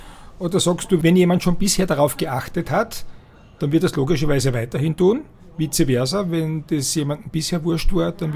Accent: Styria, Austria; Bei uns in der Steiermark sagt man Nudelwalker.

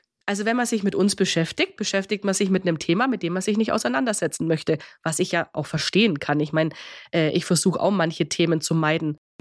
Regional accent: Bavaria, Germany; also bei uns in Bayern.

